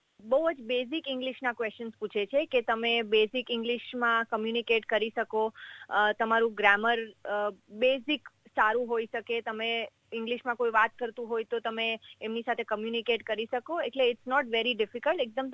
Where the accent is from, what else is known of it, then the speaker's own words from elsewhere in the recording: Mumbai, Maharashtra, India; moved away as an adult; now in Australia; હા, મૂળ હું મુંબઈથી છું. આઈ વોઝ બોર્ન, હું ત્યાં જન્મી હતી